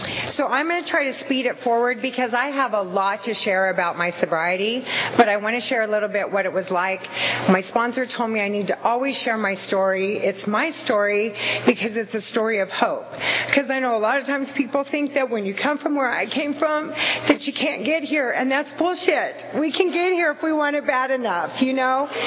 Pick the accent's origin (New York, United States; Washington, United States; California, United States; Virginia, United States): California, United States; Fresno; So I was born and raised in Fresno, and my mom was an absolute alcoholic drug addict